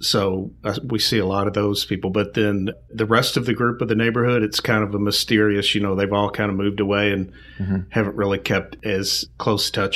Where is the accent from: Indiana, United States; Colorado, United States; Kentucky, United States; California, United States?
Kentucky, United States; Shively; I grew up in Louisville, and specifically a little town called Shively. And Shively is kind of a hardworking blue-collar area. Lived in a little neighborhood with about 30 houses, and everybody in the neighborhood knew each other.